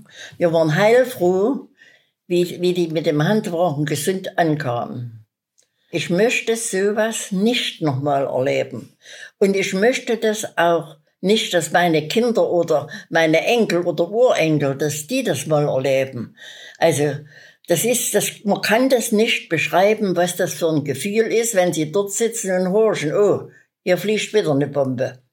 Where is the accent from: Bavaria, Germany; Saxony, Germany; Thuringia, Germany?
Saxony, Germany; Chemnitz; also born or lived in Graubach an der Elbe; Ich bin in Graubach an der Elbe geboren. Und meine Eltern hat sich hier in Chemnitz eine Großwäscherei gekauft. Meine Geschwister und ich, wir waren bei den Großeltern, bis wir in die Schule gekommen sind. Und dann sind wir erst nach Chemnitz gekommen.